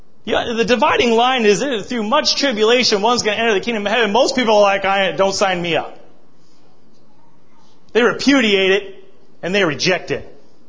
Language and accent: English; Montana, United States; You see, I'm from Montana. I look at people when I pass them. I found out you don't do that, you know, in big cities